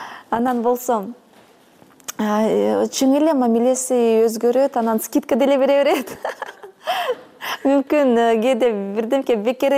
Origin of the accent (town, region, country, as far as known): Kazakhstan; now in Bishkek, Kyrgyzstan